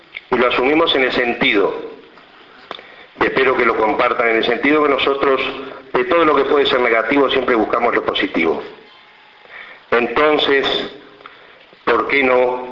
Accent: Uruguay; porque somos uruguayos y ya es marca registrada

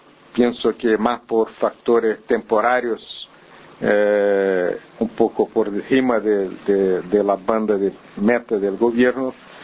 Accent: Brazil; first language Portuguese; Spanish is a second language; now in Uruguay; Me excuso de no poder hablar bien el español. Como brasileño, hablo esta mistura de español con portugués.

